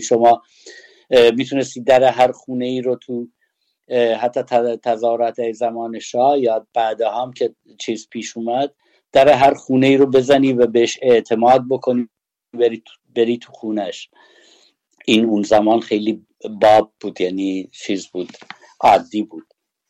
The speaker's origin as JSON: {"language": "Persian", "town": "Sanandaj", "region": "Kurdistan", "country": "Iran", "said": "اهل سنندجیم، اینا یه سری خیلی تحویلمون میگرفتن"}